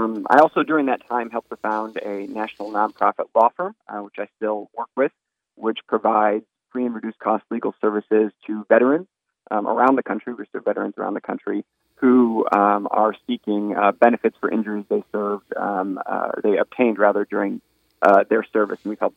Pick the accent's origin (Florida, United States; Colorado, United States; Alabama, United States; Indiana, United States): Indiana, United States; Valparaiso; I am born and raised in Northwest Indiana, so I'm from Valparaiso.